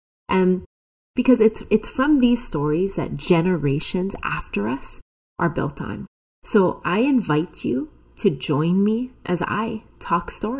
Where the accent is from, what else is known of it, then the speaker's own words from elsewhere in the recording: Kona, Hawaii, United States; Mahalo from Kona, my hometown.